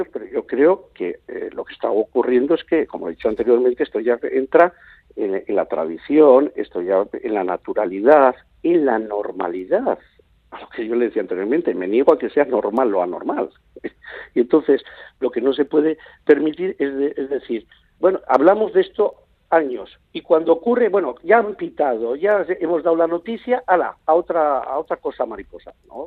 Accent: Spain; millones de personas que somos españoles y que no tenemos por qué aguantar que constantemente se pite el himno de nuestro país.

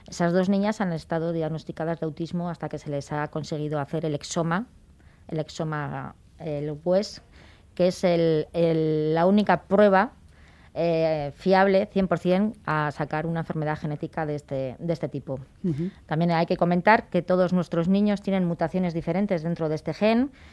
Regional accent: Spain; Nosotros somos 12 familias españolas las que estamos juntas

